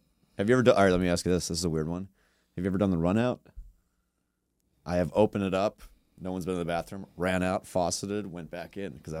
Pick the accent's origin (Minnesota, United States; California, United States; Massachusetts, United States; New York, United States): New York, United States; Queens; now in Texas, United States; I grew up in Queens originally. And because I live like, he knows me from Texas, but I grew up in Queens.